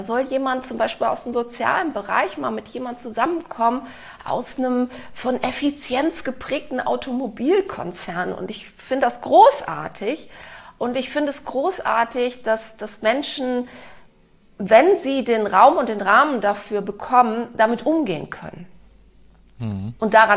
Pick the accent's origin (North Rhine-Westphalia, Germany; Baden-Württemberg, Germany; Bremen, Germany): North Rhine-Westphalia, Germany; Cologne; Ich bin in Köln aufgewachsen, also in einem sehr, sehr katholischen Umfeld